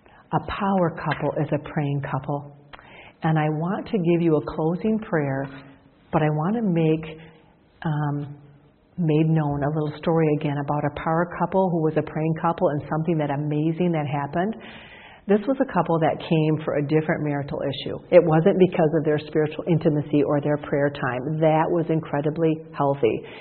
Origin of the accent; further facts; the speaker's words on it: Michigan, United States; and we're from Michigan, and the weather was horrendous.